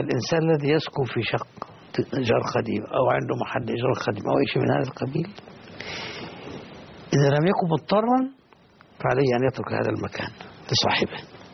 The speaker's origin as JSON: {"language": "Arabic", "country": "Qatar", "said": "عندنا في قطر كل الشركات التي تتعامل بالربا مكتوبة"}